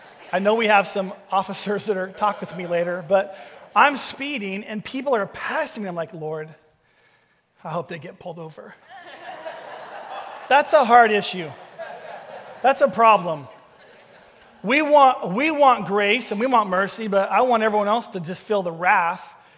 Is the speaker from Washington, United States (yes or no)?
yes; Vancouver, Washington, United States; So I grew up in Vancouver till sixth grade.